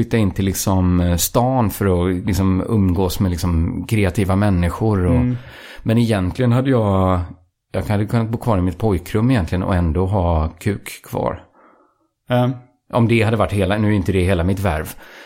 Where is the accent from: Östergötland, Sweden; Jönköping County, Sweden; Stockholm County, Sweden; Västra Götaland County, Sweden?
Västra Götaland County, Sweden; min kompis från området där jag växte upp utanför Borås.